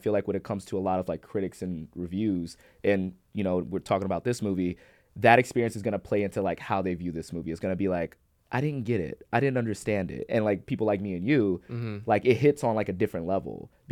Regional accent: Compton, California, United States; I grew up in Compton, so you had a similar but different experience to me

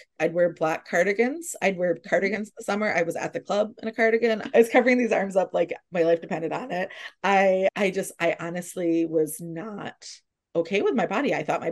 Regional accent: New York, United States; as a New Yorker, we do not go to Times Square.

